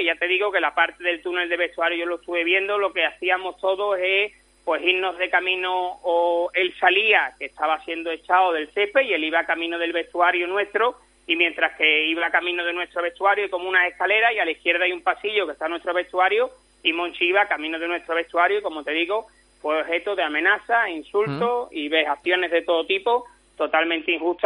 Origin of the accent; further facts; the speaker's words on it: Seville, Andalusia, Spain; para mí, como sevillano, es el derbi más bonito del mundo